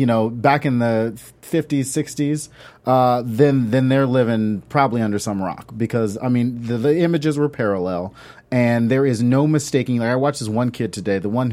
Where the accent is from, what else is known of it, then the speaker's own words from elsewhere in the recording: the South, United States; I went to college in North Carolina. I'm from the South. My dad's in the military.